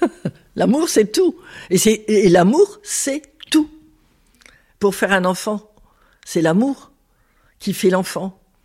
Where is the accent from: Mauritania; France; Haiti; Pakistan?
France; Hauts-de-France; j'ai 84 ans bientôt, enfin fin d'année, j'aurai 84 ans. J'habite Roubaix depuis 81. Et avant, j'habitais Croix, qui est juste à côté de Roubaix. Voilà, mais je suis vraiment du Nord.